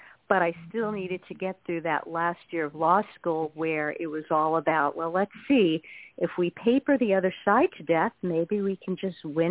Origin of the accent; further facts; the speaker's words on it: Brooklyn, New York, United States; I grew up in Brooklyn, New York, and people around me had the illusion that we were, you know, all caring, sharing people